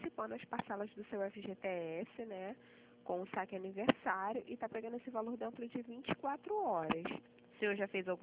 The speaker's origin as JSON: {"language": "Portuguese", "region": "Rio de Janeiro", "country": "Brazil", "said": "Sou do Rio de Janeiro."}